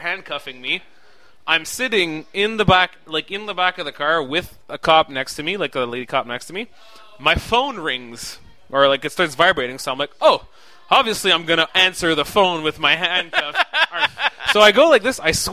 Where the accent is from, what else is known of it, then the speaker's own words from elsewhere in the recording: Saguenay, Quebec, Canada; I grew up in Saguenay, which was really French, so we didn't have a lot of English books. I spoke English